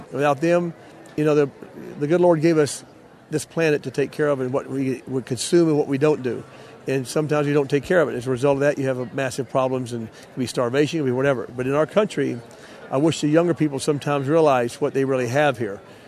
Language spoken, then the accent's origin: English; Knoxville, Tennessee, United States; I was raised on Ten Mile Creek outside of Knoxville there